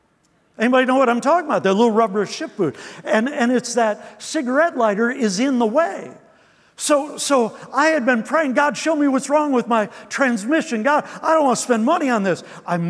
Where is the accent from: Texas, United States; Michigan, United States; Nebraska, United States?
Michigan, United States; Detroit; Listen, I'm from Detroit. I can say those things.